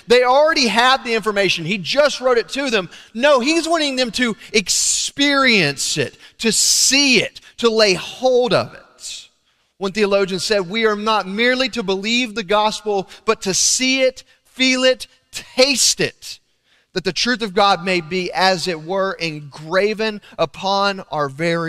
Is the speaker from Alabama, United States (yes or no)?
yes; Alabama, United States; also born or lived in Texas; I'm from Northeast Alabama. Many people think I'm from Texas. I was just exiled there for 2 years.